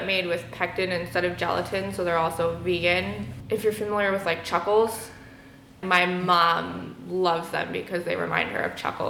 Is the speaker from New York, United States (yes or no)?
yes; Woodstock, New York, United States; I'm originally from Woodstock. I haven't lived here in just under 10 years